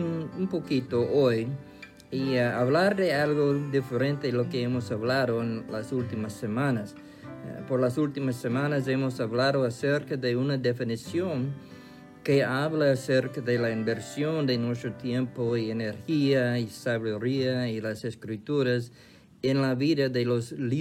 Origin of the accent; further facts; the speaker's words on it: United States; Spanish is a second language; en mi país, aquí en los Estados Unidos, domingo, ayer, fue el día de memorial.